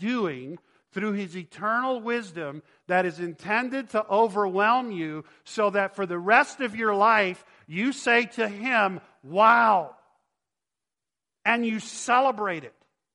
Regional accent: Texas, United States; I grew up in Texas. The biggest mountain we have is an overpass.

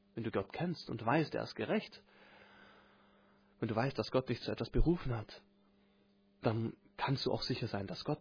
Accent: United States; Wo ich herkomme. In den Vereinigten Staaten

